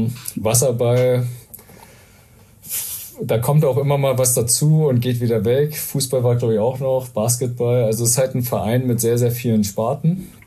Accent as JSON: {"language": "German", "town": "Finsterweide", "country": "Germany", "tie": "born or raised there", "said": "Na, ich bin ja in Finsterweide geboren und aufgewachsen."}